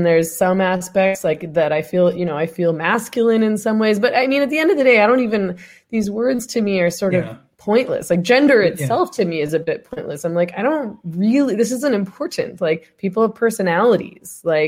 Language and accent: English; Vancouver, British Columbia, Canada; You know, I'm from Vancouver